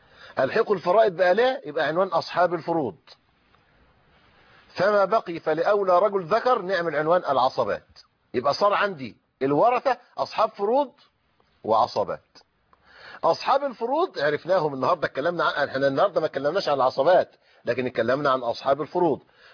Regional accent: Egypt; لكن إحنا عندنا في مصر القانون حل هذه الإشكالية بفرضية الوصية الواجبة

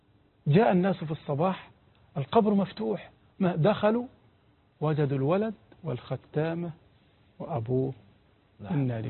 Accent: Egypt

